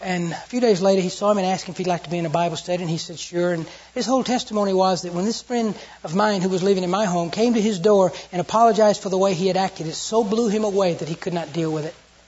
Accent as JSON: {"language": "English", "region": "the South", "country": "United States", "said": "I'm from the South, I'm sure you couldn't tell that."}